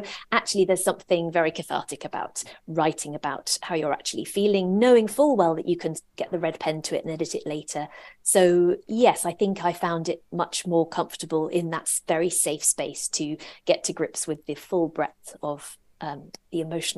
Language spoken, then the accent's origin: English; England, United Kingdom; We're from, you know, an Irish Catholic family. We sort of do humour, especially in the bleak times. And I think, but we were also growing up in England the whole time.